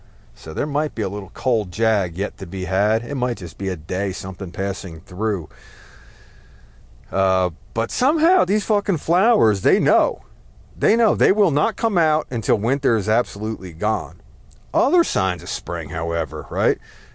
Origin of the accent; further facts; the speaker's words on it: Newark, New Jersey, United States; I come from Newark, New Jersey originally. And the last place that I lived in Newark was literally on Branch Brook Park, right? In the North Ward, the old Italian section.